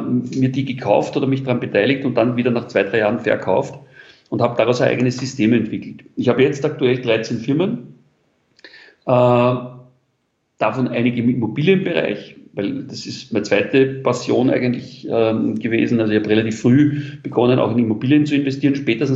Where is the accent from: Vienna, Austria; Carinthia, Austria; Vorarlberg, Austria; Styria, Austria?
Vienna, Austria; Also ich bin in Wien geboren. Es ging in ganz einfachen Verhältnissen in Wien in einem Arbeiterbezirk.